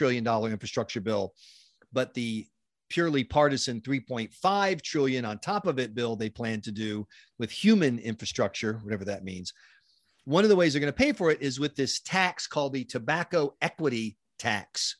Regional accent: South Carolina, United States; I'm from South Carolina, Lee Atwater's home state.

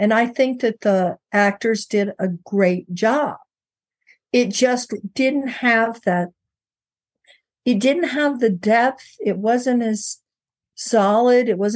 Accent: the South, United States; I mean, you're from the South. I'm from the South.

